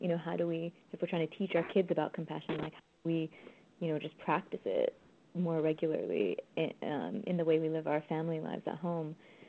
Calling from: London, United Kingdom; I'm dialing in from London.

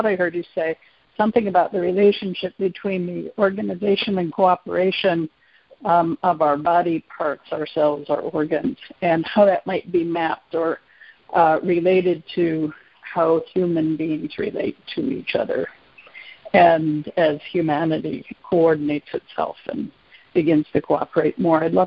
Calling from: San Jose, California, United States; I'm calling from San Jose in the Bay Area in California.

